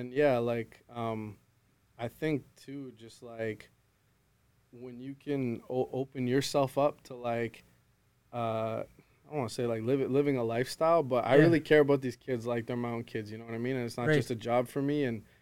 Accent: Halifax, Nova Scotia, Canada; also born or lived in Vancouver / New York City; now in Fort McMurray, Canada; I'm a city boy, so I was born and raised in Halifax, like right downtown, in the hustle and bustle of it. So after that, I lived in Vancouver, and after that, I lived in New York City.

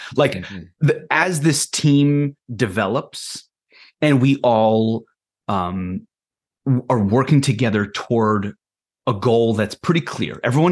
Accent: Israel; I've mentioned in the past, I'm from Israel and have a lot of family there and cousins in the army and everything.

